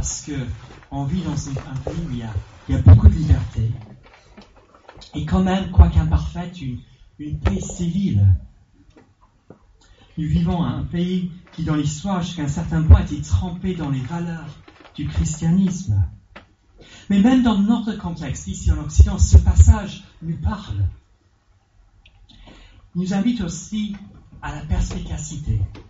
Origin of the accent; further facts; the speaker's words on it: England, United Kingdom; moi, en tant qu'anglais, je suis un peu dur avec notre chère République